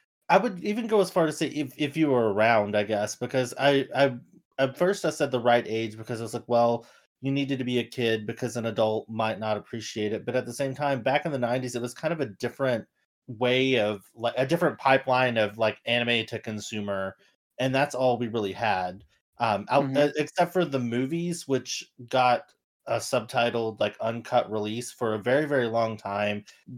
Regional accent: the South, United States; I grew up in the South in the 90s. I was a 90s baby, and there was a lot of stuff that we got late.

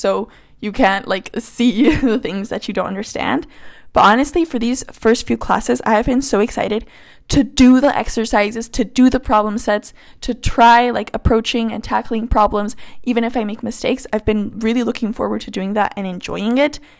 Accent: Colombia; And I was like, "Mister, I come from Colombia."

